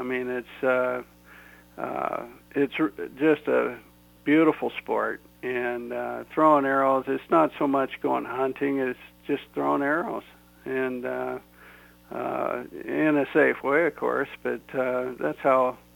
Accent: Vancouver, British Columbia, Canada; Well, I spent most of my time outside the house, even when I was grounded.

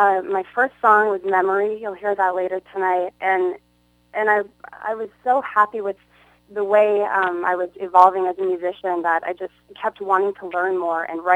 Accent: Mitchell, South Dakota, United States; I'm from Mitchell, South Dakota.

